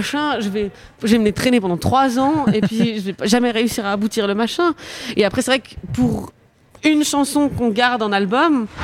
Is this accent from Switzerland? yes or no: yes; Geneva, Switzerland; j'ai grandi à Genève.